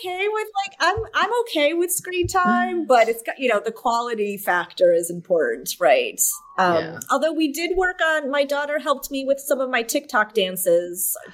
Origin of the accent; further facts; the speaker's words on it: Buffalo, New York, United States; also born or lived in Boston, United States; now in California, United States; So I'm from Buffalo originally, and then I spent 17 years in Boston. I know cold. I know snow.